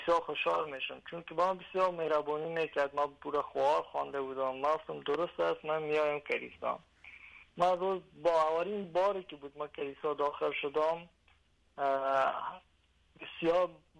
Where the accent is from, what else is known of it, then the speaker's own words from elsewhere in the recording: Afghanistan; moved away as an adult; now in Denmark; من سال 1390 متولد افغانستان هستم. 24 سال در افغانستان من زندگی کردم. فقط به نام مسلمان بودم